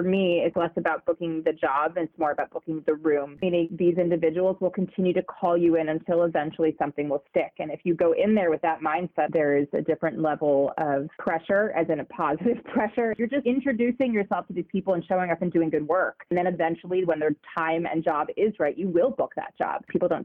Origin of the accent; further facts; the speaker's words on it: New York, United States; I think that's just the nature of growing up in New York.